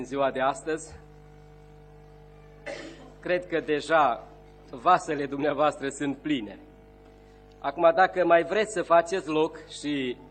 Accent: Transylvania, Romania; că ești ardelean și eu sunt ardelean

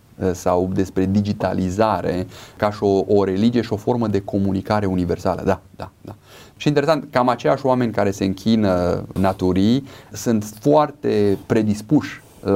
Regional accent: Romania; noi ca români creștini

